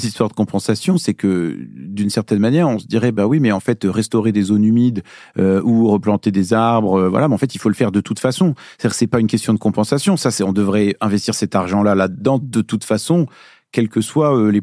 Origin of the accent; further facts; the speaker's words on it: Lyon, Auvergne-Rhône-Alpes, France; moi je me rappelle, j'ai grandi à Lyon.